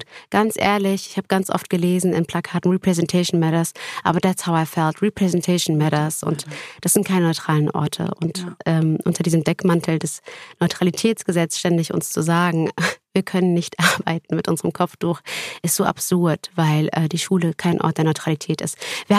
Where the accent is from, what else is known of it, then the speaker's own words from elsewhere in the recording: Fulda, Hesse, Germany; ich bin in Fulda aufgewachsen, eine sehr katholische, konservative Stadt, die Domstadt, auch genannt Barockstadt.